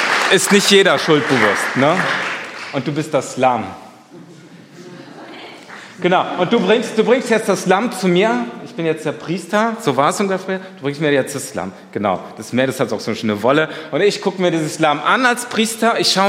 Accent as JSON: {"language": "German", "region": "North Rhine-Westphalia", "country": "Germany", "tie": "born or raised there", "also_born_or_lived": "USSR", "lives_now": "Jena, Germany", "said": "ich bin in der ehemaligen UdSSR groß geworden, beziehungsweise geboren. Groß geworden bin ich in Nordrhein-Westfalen, in Zwistalheim, also im Rhein-Sieg-Kreis"}